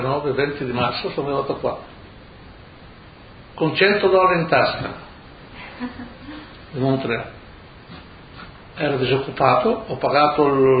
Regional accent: Ramoncello, Friuli-Venezia Giulia, Italy; born there; sono nato a Ramoncello.

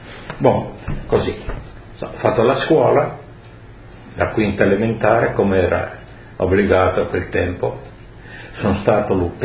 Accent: Friuli-Venezia Giulia, Italy; Io sono di Artemia, sono 23 km da provincia di Udine.

